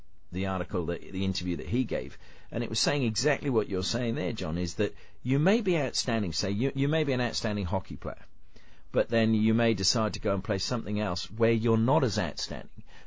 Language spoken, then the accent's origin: English; England, United Kingdom; when I was growing up in England